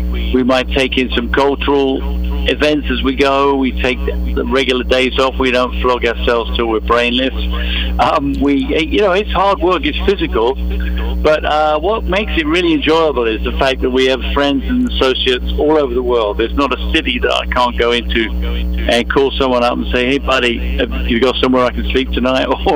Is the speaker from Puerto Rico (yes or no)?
no; United Kingdom; now in United States; kid. You know, being a post-World War II baby, you know, everything was fairly grim for if you were growing up in Britain after the Second World War. We had to rebuild in Europe and particularly in London. And so coming to America was like a technicolor dream for me.